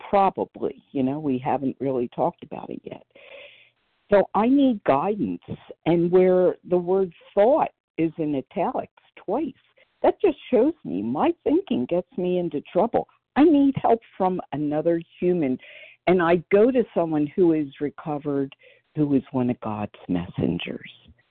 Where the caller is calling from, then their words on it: Philadelphia, Pennsylvania, United States; from outside of Philadelphia, Pennsylvania.